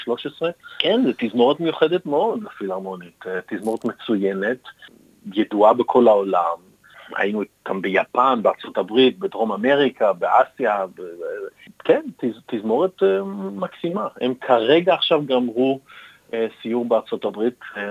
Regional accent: Australia; moved away as an adult; also born or lived in Israel; now in Germany; אני נולדתי בארץ, ההורים שלי ירדו בגיל צעיר שהייתי קטן, בגיל 3 הם באו לאוסטרליה, אז בעצם גדלתי באוסטרליה, אבל כן, בגיל 21 עברתי לגרמניה ללמוד אבו, וכן, נשארתי בגרמניה

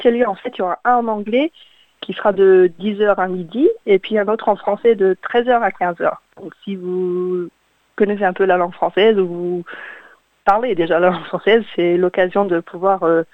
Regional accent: Canberra, Australian Capital Territory, Australia; also born or lived in France; Je suis née à Canberra, je fais mes études à l'école française ici à Canberra.

